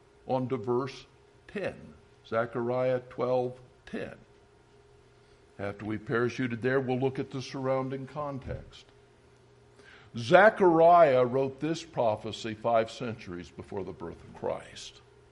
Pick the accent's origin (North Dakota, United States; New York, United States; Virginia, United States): Virginia, United States; Roanoke; And even though I'm from the South in Roanoke, Virginia, I don't refer to myself as y'all.